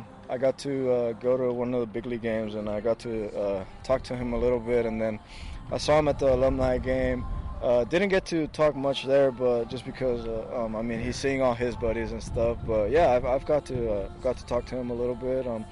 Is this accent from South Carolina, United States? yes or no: no; Yuma, Arizona, United States; moved away; also born or lived in California; I moved up to NorCal when I was from Yuma, Arizona, a small town, just because a lot of people don't get recruited out of there.